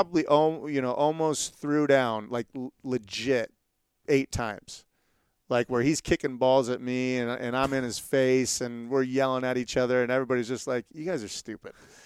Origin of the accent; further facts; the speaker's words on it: California, United States; So I grew up in Southern Cal. I grew up near the ocean, but I was more like a boogie boarder when I was young.